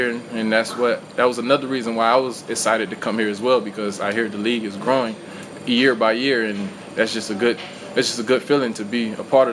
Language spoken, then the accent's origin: English; United States; now in Leeds, United Kingdom; that's what, you know, I come from with my basketball teams growing up in the States. And it's just, you can feel the environment and the love that everybody is spreading here in Leeds and everywhere.